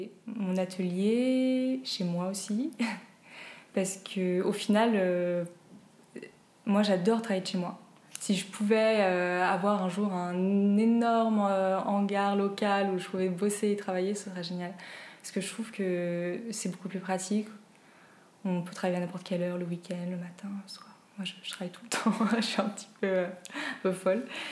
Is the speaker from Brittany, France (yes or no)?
yes; Rennes, Brittany, France; Même quand j'étais chez moi à Rennes